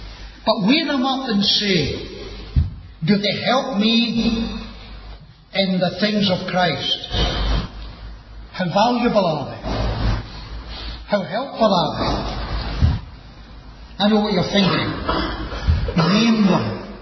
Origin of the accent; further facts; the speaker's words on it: Scotland, United Kingdom; being a Scotsman